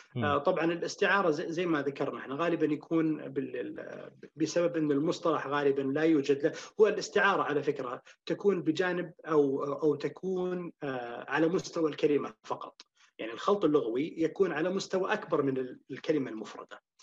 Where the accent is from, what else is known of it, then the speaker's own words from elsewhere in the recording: Al-Ahsa, Eastern Province, Saudi Arabia; ولدت بالأحساء شرق المملكة العربية السعودية، وفيها درست الابتدائية والمتوسطة والثانوية.